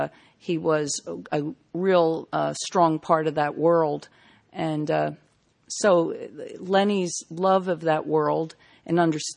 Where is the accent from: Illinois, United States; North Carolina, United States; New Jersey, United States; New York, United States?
New Jersey, United States; in growing up in South Jersey, I didn't even know those people existed.